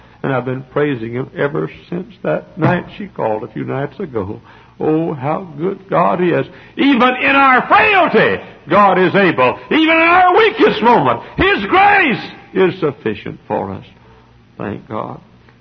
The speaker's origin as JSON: {"language": "English", "country": "United States", "accent": "southern", "said": "all you poor, poor people haven't learned how to talk yet, and with my southern accent."}